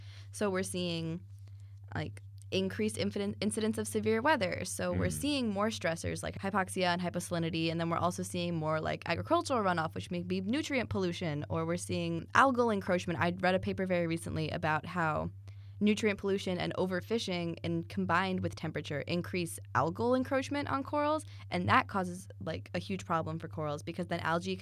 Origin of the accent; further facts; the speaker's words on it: Florida, United States; Well, I'm from South Florida.